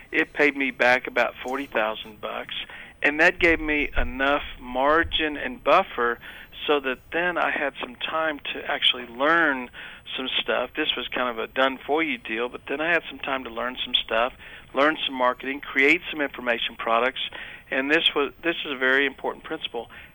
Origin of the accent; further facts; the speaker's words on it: Texas, United States; You know, I grew up, you know, I'm a Texan, I'm an American